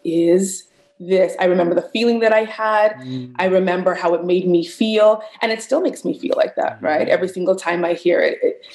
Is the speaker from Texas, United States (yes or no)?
no; Los Angeles, California, United States; so my family, you know, I grew up in Silver Lake and I was walking with my mother.